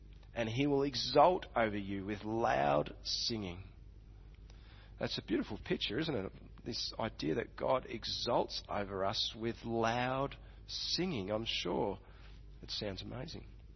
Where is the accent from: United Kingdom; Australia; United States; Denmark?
Australia; you know, hey, it's part of being an Aussie. It's just part of who I am. I talk out of the corner of my mouth.